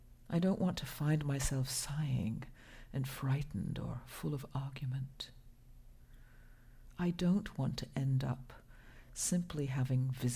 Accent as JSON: {"language": "English", "region": "England", "country": "United Kingdom", "said": "God, I can't cook, I'm English. I can grow flowers."}